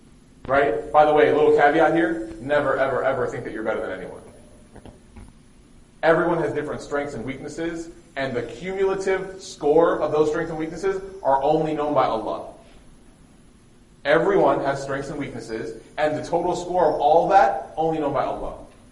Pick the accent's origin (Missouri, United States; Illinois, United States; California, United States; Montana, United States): Illinois, United States; Chicago; now in Knoxville, United States; I grew up in Chicago, and I moved to Dallas, then I moved to Knoxville, Tennessee.